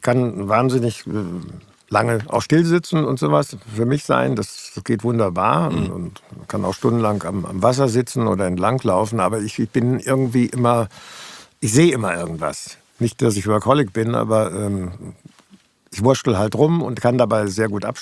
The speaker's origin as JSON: {"language": "German", "town": "Dortmund", "region": "North Rhine-Westphalia", "country": "Germany", "tie": "born there", "said": "Ich bin direkt in Dortmund-Derne auf der Zeche geboren."}